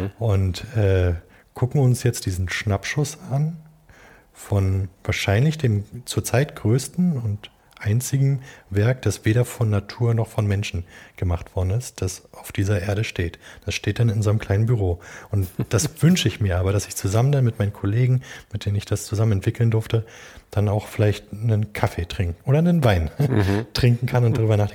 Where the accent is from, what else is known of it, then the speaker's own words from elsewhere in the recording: Berlin, Germany; Und ich komme hier aus dem Norden von Berlin, Ostdeutschland.